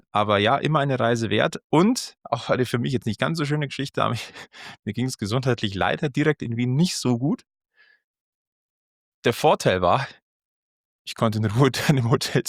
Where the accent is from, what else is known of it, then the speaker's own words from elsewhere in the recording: Munich, Bavaria, Germany; Und als Münchner bist du da sowieso, sag ich mal, sehr willkommen.